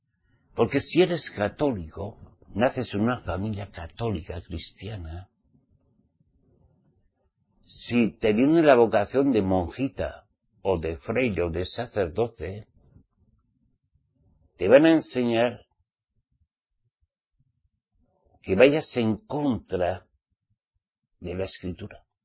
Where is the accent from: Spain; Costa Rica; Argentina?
Spain; como español que soy